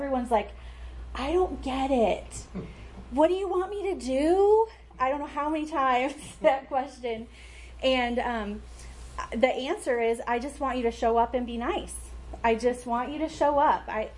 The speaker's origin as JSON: {"language": "English", "region": "Michigan", "country": "United States", "said": "it was about this program that was implemented in a place in Michigan. I'm from Michigan, so it stood out to me"}